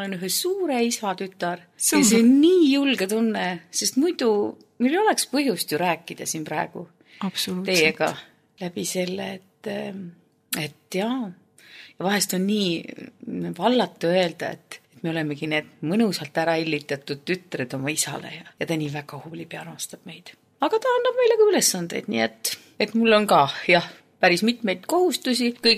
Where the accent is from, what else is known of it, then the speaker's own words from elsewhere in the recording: Jõhvi, Ida-Viru County, Estonia; also born or lived in Palivere; Oma gümnaasiume aja või noh, nagu too aeg öeldi, keskkoolis käisin mina ja lapsepõlve elasin mina Jõhvis. Ja tulin pedas õppima, siis ma läksin tagasi veel korraks sinna Jõhvi ja töötasin seal, siis ma abiellusin ja seoses abikaasaga sattusin Läänemaale.